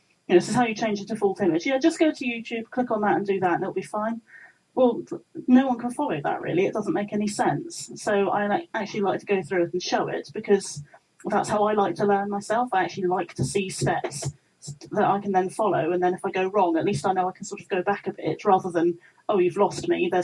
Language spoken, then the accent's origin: English; England, United Kingdom; hello, I'm the English girl. Please, could I have some tea? They'd be like, oh, hi, you're from England.